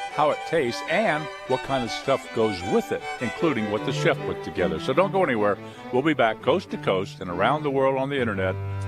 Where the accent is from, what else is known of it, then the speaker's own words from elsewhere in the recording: California, United States; I come from the San Joaquin Valley in California. I spent about 20 years there. That's the Fresno area